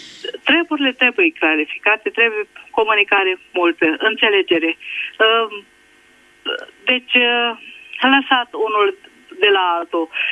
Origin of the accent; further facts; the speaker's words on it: Bacău, Bacău County, Romania; M-am născut în Moldova, în Bacău. Sau lângă Bacău, pe lângă Podișa.